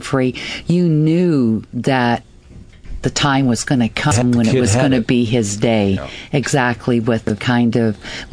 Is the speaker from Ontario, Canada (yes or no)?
yes; Leamington, Ontario, Canada; I come from Leamington and had listened to the Big Eight while I was going to school down there